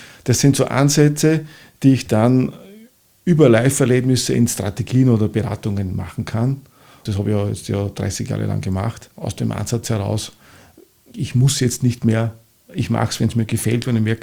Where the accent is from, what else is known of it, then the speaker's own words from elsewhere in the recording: Upper Austria, Austria; now in Vienna, Austria; Und ich gesagt, ich komme aus dem Müllviertel, das war jetzt nichts Negatives mehr